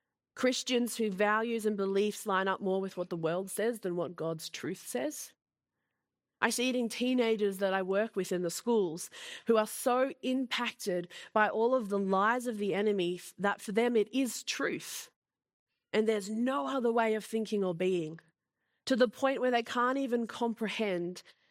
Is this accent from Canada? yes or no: no; Australia; And it's the influence that happens with us being Australian and being in Australia.